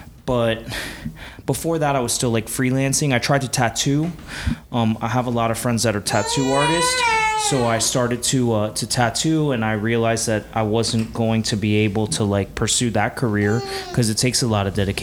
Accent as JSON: {"language": "English", "town": "Kendall", "region": "Florida", "country": "United States", "tie": "born or raised there", "said": "So I was definitely born and raised in the suburbs, not in the ci"}